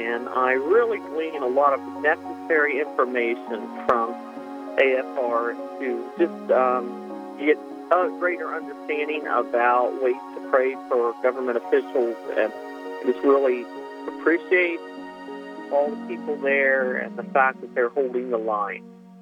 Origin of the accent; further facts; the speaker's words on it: Columbus, Ohio, United States; I'm from Columbus, Ohio.